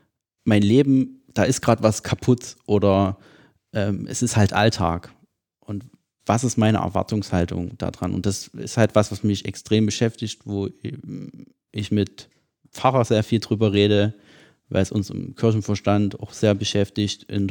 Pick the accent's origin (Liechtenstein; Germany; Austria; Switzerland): Liechtenstein; Ich komme aus Liechtenstein